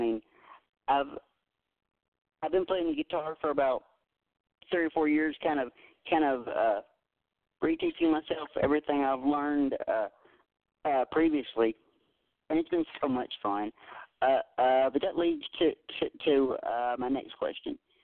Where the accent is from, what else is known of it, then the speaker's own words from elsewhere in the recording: Tennessee, United States; I was born and raised in Tennessee. We're basically neighbors, Tennessee, North Carolina, you know.